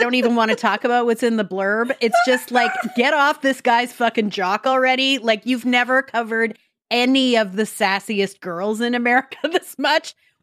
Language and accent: English; Midwest, United States; Also, Dave, I'm from the Midwest